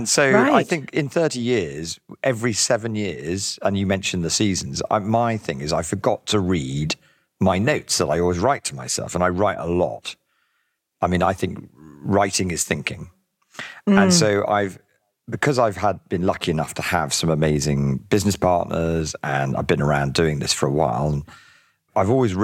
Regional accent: Jersey; I grew up in Jersey in the Channel Islands, which was the most idyllic place

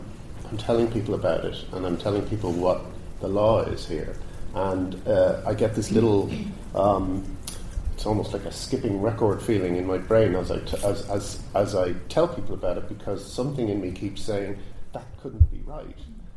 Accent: Dublin, Leinster, Ireland; I'm from Dublin, and I've always been very proud to be Irish

